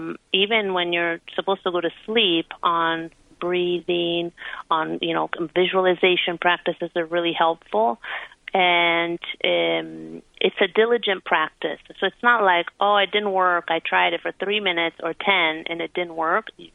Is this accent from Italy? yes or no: yes; Italy; now in United States; You know, I grew up in Italy and then moved to the States.